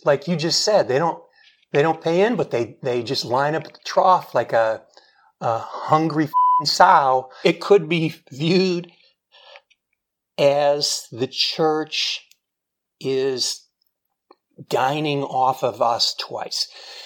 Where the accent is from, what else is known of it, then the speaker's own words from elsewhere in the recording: Indiana, United States; Originally, I'm from on the south of Indianapolis, just south of Indianapolis.